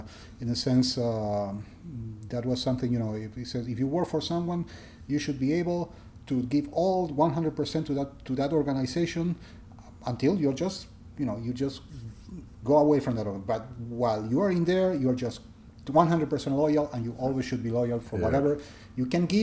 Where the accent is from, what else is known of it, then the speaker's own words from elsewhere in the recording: Buenos Aires, Argentina; moved away as an adult; now in Puerto Rico; I was born here in Puerto Rico, and I was brought down to Buenos Aires when I was 7 years old. I lived with my maternal grandparents, and I almost make all my education over there.